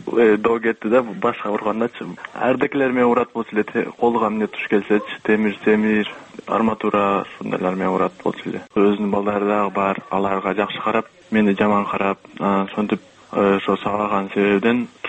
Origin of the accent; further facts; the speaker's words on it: Osh, Osh Region, Kyrgyzstan; born there; Мен өзүм Оштон төрөлгөм, Кызылка районунан. … Ата энем өтүп кеткен 5 жашында көрбөй калгам. Анан бабушкам менен жүргөм